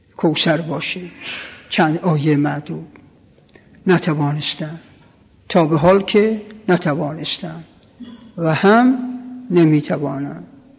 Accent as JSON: {"language": "Persian", "region": "Qom", "country": "Iran", "tie": "born or raised there", "said": "حالا ما اینجا در قوم بزرگ شدیم، بله"}